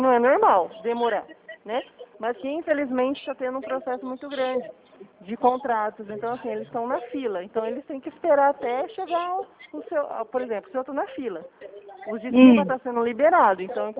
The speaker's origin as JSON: {"language": "Portuguese", "town": "Presidente Prudente", "region": "São Paulo", "country": "Brazil", "said": "sou aqui de Prudente"}